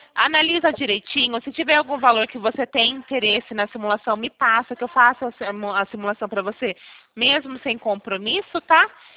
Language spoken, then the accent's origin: Portuguese; Araraquara, São Paulo, Brazil; Eu sou de Araraquara, porém eu estou trabalhando em São Carlos. Mas eu sou de Araraquara.